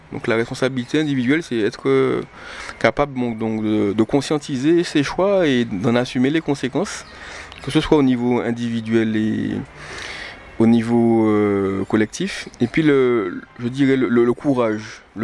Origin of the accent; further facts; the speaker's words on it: Martinique; je suis martiniquais, je suis martiniquais, j'ai grandi, je suis né en Martinique, j'ai grandi en Martinique, j'ai des parents martiniquais, mais j'ai aussi une mère qui est guadeloupéenne, donc j'ai des racines.